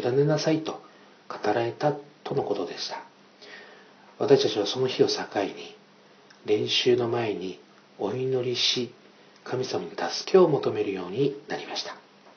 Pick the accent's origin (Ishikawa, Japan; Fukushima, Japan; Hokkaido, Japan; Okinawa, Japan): Okinawa, Japan; moved away as an adult; それから私は高校を卒業後、出身地の沖縄を離れ東京に出ることになりました。そして東京でイエス様を信じ救われ、東京安定教会に通うことになりました。